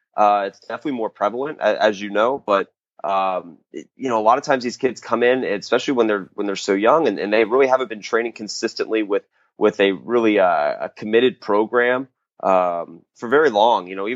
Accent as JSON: {"language": "English", "region": "Florida", "country": "United States", "tie": "born or raised there", "lives_now": "Phoenix, United States", "said": "I'm born and raised in Central Florida. So I'm from the East Coast, but right now I'm currently in Phoenix, Arizona"}